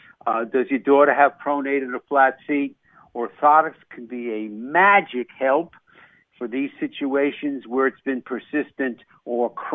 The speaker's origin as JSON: {"language": "English", "region": "New York", "country": "United States", "said": "I'm a New Yorker."}